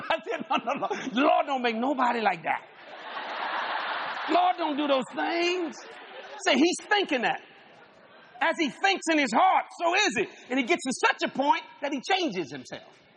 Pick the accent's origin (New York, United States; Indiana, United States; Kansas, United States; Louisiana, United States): Louisiana, United States; But actually, I'm a Cajun.